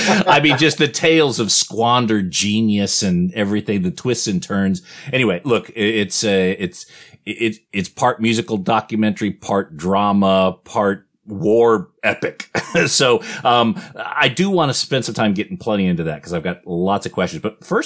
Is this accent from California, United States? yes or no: yes; California, United States; I grew up in the Bay Area, so being extra familiar with your work for many, many years, it's a privilege to have you on the show, mate.